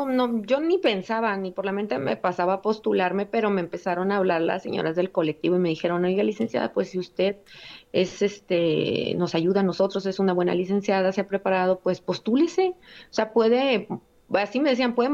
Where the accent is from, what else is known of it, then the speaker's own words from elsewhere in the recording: Culiacán, Sinaloa, Mexico; pues ahí vivimos prácticamente toda nuestra vida, hicimos nuestras amistades, fuimos a la escuela, pero pues seguíamos regresando a Sinaloa porque somos originarios de Culiacán y pues ahí tenemos más familia.